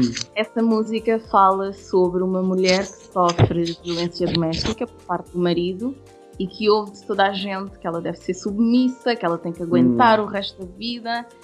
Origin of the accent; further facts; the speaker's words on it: Angola; falo angolana, não é? Porque sou angolana